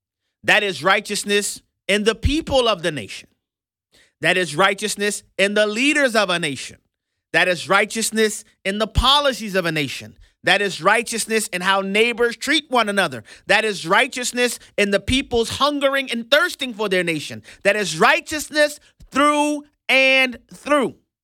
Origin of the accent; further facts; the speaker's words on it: United States; As an American who loves our country, I want to have, for example, a competent and functional Congress.